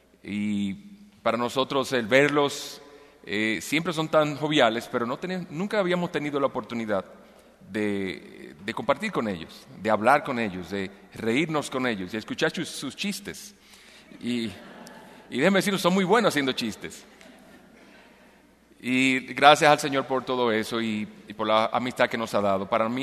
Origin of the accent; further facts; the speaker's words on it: Santiago de los Caballeros, Santiago, Dominican Republic; now in Lafayette, United States; Hemos estado por 3 años en la iglesia de Lafayette en Indiana. Aunque somos originalmente de Santiago de los Caballeros, en la República Dominicana, hemos estado en proceso de capacitación en los Estados Unidos en los últimos 3 años.